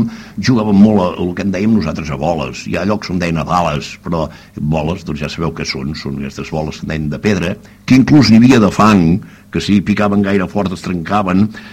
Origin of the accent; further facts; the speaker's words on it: L'Ametlla, Catalonia, Spain; born there; vaig néixer a l'Ametlla, aquell any va ser un any en què vam néixer forces nens